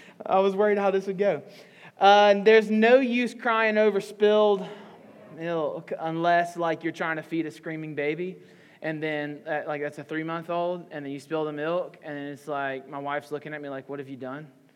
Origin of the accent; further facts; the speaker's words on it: the South, United States; I was kind of like, man, I'm super from the South.